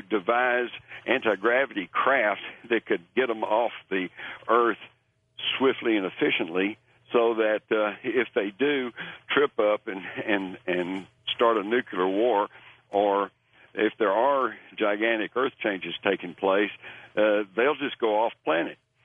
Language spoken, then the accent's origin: English; Texas, United States; I grew up in Texas. We all took guns to school.